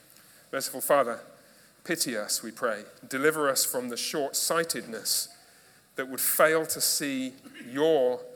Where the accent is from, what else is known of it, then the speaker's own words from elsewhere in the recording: United Kingdom; I mean, I'm British